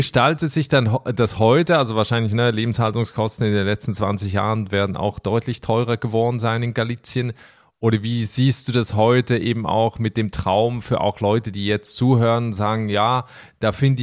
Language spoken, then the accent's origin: German; Basel, Basel-Stadt, Switzerland; moved away as an adult; also born or lived in Berlin; now in Ireland; Ich bin ja in Basel aufgewachsen, habe dann ganz lange in Berlin gelebt, jetzt eben in Irland.